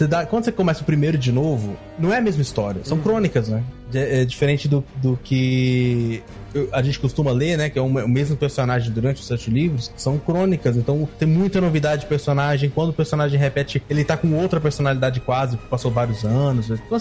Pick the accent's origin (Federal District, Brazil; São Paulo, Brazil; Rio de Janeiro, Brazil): Federal District, Brazil; Brasília; Aqui eu sou de Brasília, então eu moro no Centro-Oeste.